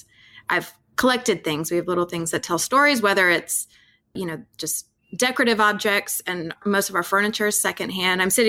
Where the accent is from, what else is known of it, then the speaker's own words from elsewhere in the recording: Atlanta, Georgia, United States; I grew up in the Atlanta suburbs. And so I know what it's like when you're in a subdivision and so many of the houses were built up, you know, as a development.